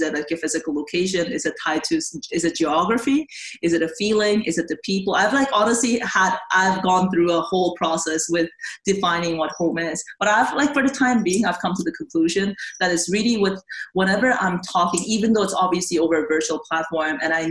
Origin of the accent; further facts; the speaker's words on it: South Korea; I am from Korea